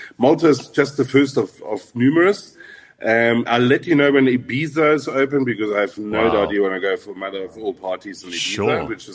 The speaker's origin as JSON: {"language": "English", "country": "South Africa", "said": "as a South African company, we often have a psychology to talk ourselves small because of certain realities in our country. We are an amazing country"}